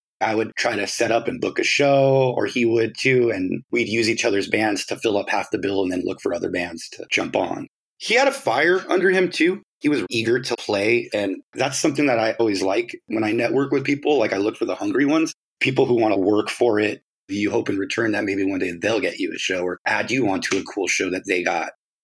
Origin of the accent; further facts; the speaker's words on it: Los Angeles, California, United States; I'm from Los Angeles. I'm a musician.